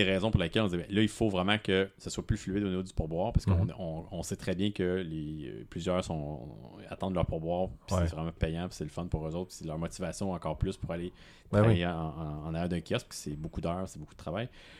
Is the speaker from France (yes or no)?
no; Montreal, Quebec, Canada; Mais tu sais, on est tous de Montréal, fait qu'on est, on fait le travail de Montréal.